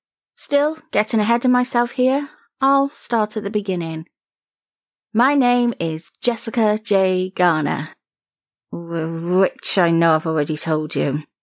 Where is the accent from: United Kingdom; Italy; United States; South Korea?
United Kingdom; Cardiff, Wales; I'm from Cardiff, UK, and if I'm honest, getting a little bored of it. And not just because I haven't been able to leave here for a year.